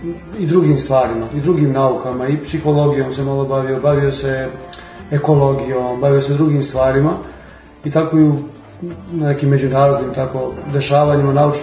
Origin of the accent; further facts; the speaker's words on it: Trebinje, Republika Srpska, Bosnia & Herzegovina; born there; ja sam 2. augusta 77. godine rođen u Trebinju, tamo su moji roditelji. Oboje su iz Trebinja, otac je baš rođen u Trebinju, majka je u jednom selu pored Trebinja rođena.